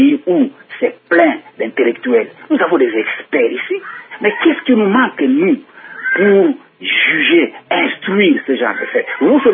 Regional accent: DR Congo; je voudrais quand même dire quelque chose en tant que Congolais

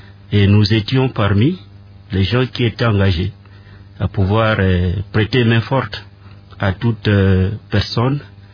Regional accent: Bukavu, South Kivu, DR Congo; Je suis né à Bukavu, à Birava, le 24 janvier 1973.

